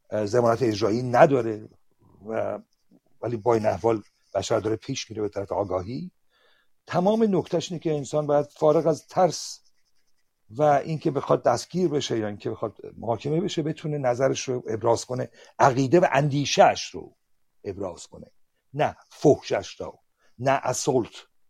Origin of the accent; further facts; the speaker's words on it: United Kingdom; also born or lived in Sweden; که من هم در بریتانیا و هم سوئد بزرگ شدم در این دو کشور